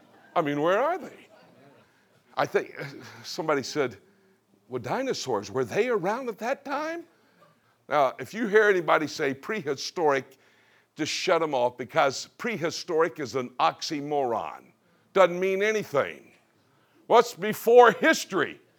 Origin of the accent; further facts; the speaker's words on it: Miami, Florida, United States; I can show you, I'm from Miami, Florida.